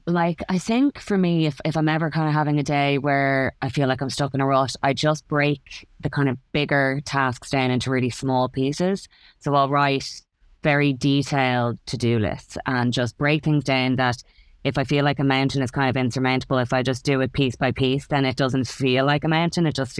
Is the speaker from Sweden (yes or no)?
no; Dublin, Leinster, Ireland; also born or lived in United States; So I come from Dublin. I've been born and raised in Sandymount, and actually still live here to this day. I had a couple of years over in America, but the pull of the Sandymount strand brought me back.